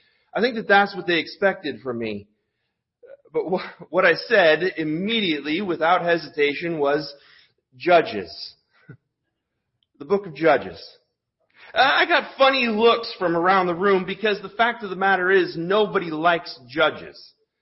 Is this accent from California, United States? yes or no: yes; California, United States; So we're from California. I was born and grew up in California. Please don't hold that against me.